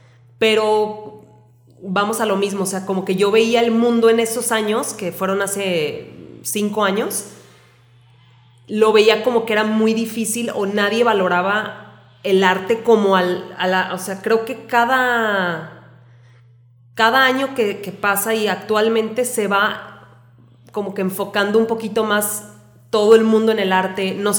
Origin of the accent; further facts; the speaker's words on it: Mexico; Soy artista mexicana